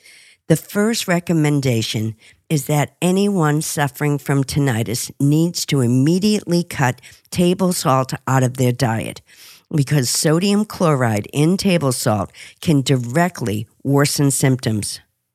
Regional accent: Boston, Massachusetts, United States; in my hometown of Boston at Brigham and Women's Hospital

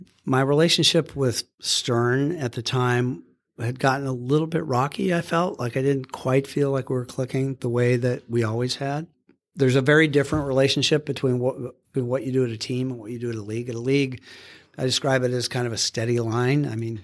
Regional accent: Seattle, Washington, United States; And I grew up in Seattle. Getting back on the West Coast sounded kind of interesting after 17 winters in New York City.

